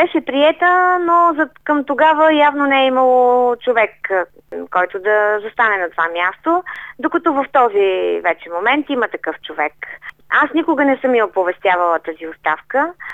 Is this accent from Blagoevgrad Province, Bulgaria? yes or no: yes; Blagoevgrad, Blagoevgrad Province, Bulgaria; аз съм от Благоевград.